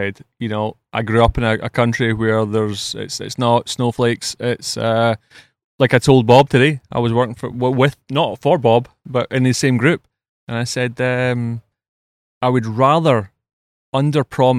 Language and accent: English; London, United Kingdom; I'm from London.